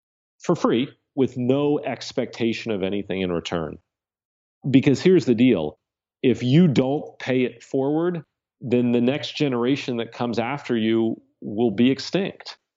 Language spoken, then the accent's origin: English; Florida, United States; I grew up in Central Florida.